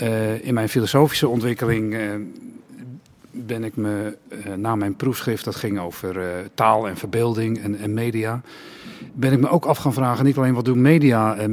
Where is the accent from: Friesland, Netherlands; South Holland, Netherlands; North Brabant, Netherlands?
South Holland, Netherlands; Vlaardingen; Ik ben opgegroeid in Nieuwbouwwijk aan de rand van Rotterdam. Vlaringen-West